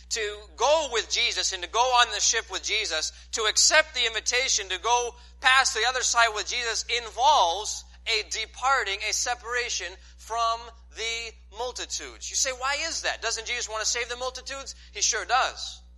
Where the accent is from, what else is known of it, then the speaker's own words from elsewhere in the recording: New England, United States; I don't know, again, I'm from the north, I'm from New England. I'm not sure how strong these false doctrines are down the south.